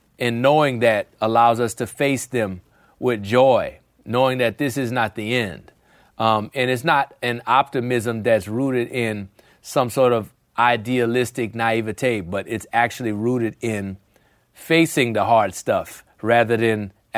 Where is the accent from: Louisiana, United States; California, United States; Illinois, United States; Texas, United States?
Louisiana, United States; New Orleans; thinking about growing up in New Orleans with … talking about the St. Augustine High School marching band.